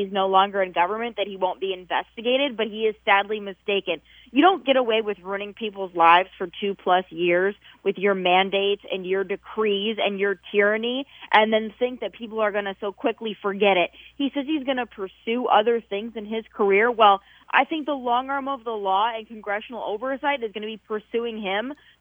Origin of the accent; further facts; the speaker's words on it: South Dakota, United States; She doesn't represent the people of Wyoming, and I can tell you that because I'm from South Dakota.